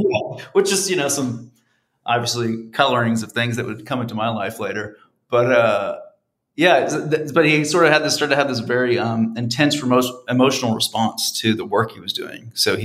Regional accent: Johnson City, Tennessee, United States; also born or lived in Hendersonville, North Carolina / Gwinnett County, Georgia; I grew up in Johnson City, Tennessee, and in Hendersonville, which is a Hendersonville, North Carolina, which is a suburb of Asheville.

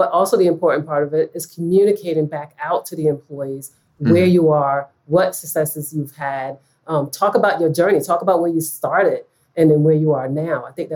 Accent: New York, United States; now in California, United States; I'm from New York originally. So I look to see what New York is doing in California

